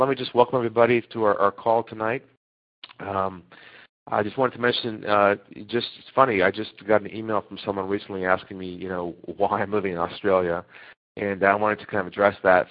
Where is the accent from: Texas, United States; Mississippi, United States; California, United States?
California, United States; San Diego; I was from San Diego.